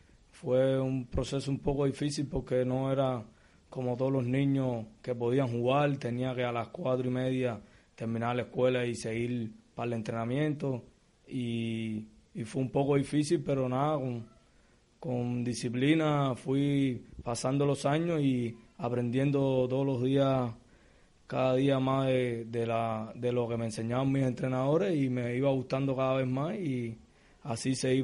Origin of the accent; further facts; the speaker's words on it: Cuba; porque como todo cubano jugué pelota